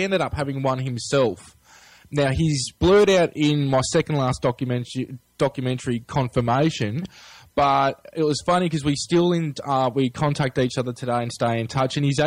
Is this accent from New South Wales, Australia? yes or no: yes; Albury, New South Wales, Australia; accent: Australian; now in Melbourne, Australia; As you can hear, I've got the Australian accent, so I'm from down under. I grew up in Albury, which is situated, or Albury-Wodonga. The Albury side is New South Wales. It's the twin city, Albury-Wodonga.